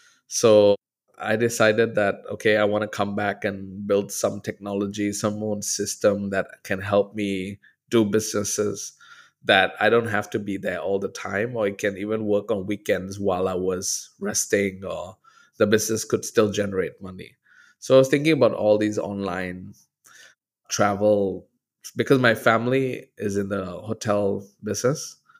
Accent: Thailand; English is a second language; also born or lived in Australia; I actually graduated from uni from Australia, even though I'm born and raised in Thailand. But I graduated since I was 19 from Wollongong University.

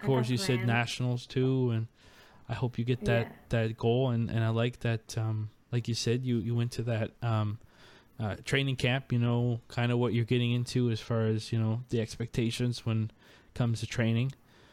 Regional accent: New Brunswick, Canada; Yeah, we're from New Brunswick. We don't care about having to drive to another province to get fights.

